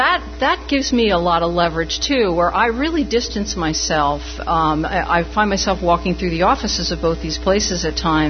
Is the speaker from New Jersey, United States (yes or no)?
yes; New Jersey, United States; also born or lived in Philadelphia; now in Deep River, United States; I live in a town called Deep River, population 4,500. About equidistant between Boston and New York. I grew up in New Jersey. I was born in Philadelphia.